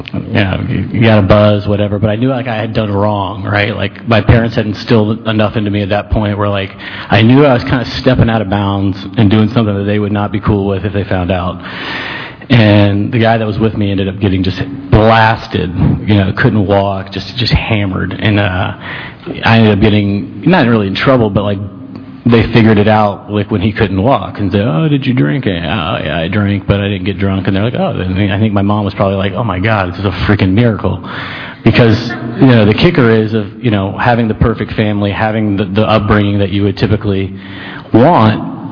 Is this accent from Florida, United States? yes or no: yes; Tampa, Florida, United States; I grew up in Tampa, South Tampa.